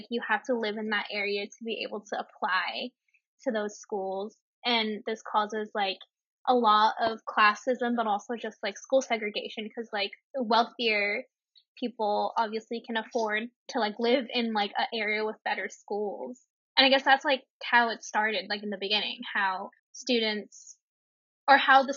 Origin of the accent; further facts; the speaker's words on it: Hong Kong; growing up in Hong Kong, I didn't really know people who like really cared about social justice